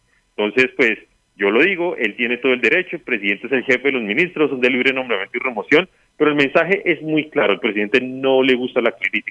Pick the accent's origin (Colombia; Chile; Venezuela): Colombia; A mí lo que me preocupa como colombiano